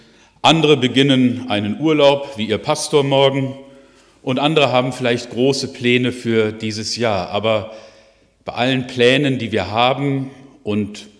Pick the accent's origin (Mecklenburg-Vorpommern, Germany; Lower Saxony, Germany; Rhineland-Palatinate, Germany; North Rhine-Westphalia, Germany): Lower Saxony, Germany; Altenau; Für ein paar Tage konnte ich mein Heimatdorf Altenau im Oberharz besuchen.